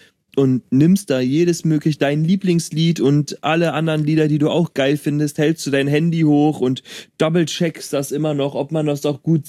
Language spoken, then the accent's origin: German; Berlin, Germany; ich komme aus Berlin